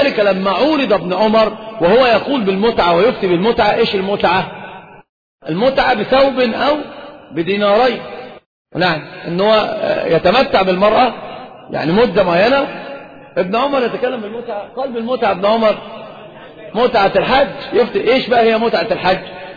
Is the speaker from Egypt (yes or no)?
no; Saudi Arabia; والخف ظاهر عندنا في السعودية